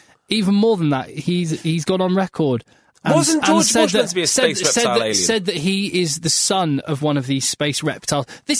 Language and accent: English; England, United Kingdom; but as an Englishman, devastated about how England played.